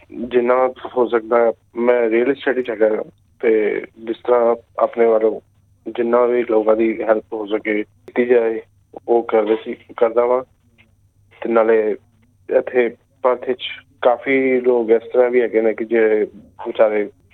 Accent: New Delhi, Delhi, India; also born or lived in New South Wales; now in Perth, Australia; ਜੀ ਮੈਂ ਭਾਰਤ ਨਵੀਂ ਦਿੱਲੀ ਤੋਂ ਆਇਆ ਇੱਥੇ

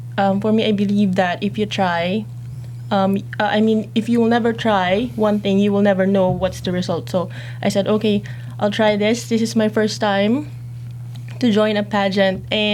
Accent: Philippines; English is a second language; now in Australia; So ate is a Filipino word for sister. So … I came here in Australia 2015, so just 3 years, I think. So for me, as I grew up in the Philippines

